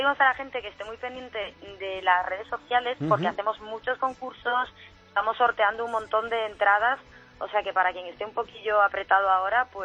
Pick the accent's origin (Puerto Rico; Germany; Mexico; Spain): Spain; Galicia; Yo soy gallega y siempre tiro mucho para la tierra